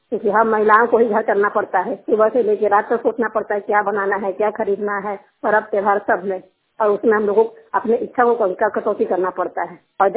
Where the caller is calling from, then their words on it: Thargama, India; मैं मेरे गांव का नाम बंगनवार है, मैं थरगामा से बोल रही हूँ।